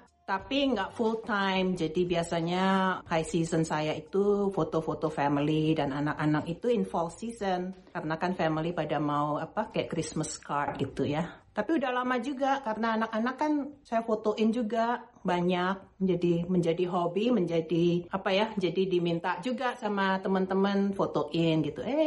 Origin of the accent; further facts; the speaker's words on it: Bandung, West Java, Indonesia; Itu sejak SD sebetulnya waktu di Bandung